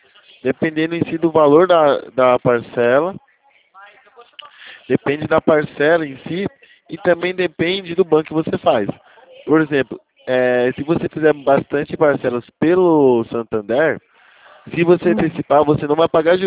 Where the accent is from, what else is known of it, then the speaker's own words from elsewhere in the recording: Itatiba, São Paulo, Brazil; Eu sou de Itatiba.